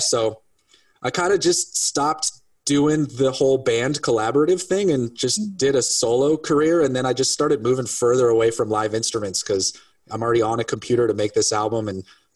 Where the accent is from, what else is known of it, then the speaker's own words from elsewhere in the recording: Tacoma, Washington, United States; moved away as an adult; also born or lived in Europe; Yeah, born and raised in Tacoma, moved to Europe when I was 18 and moved back when I was 24.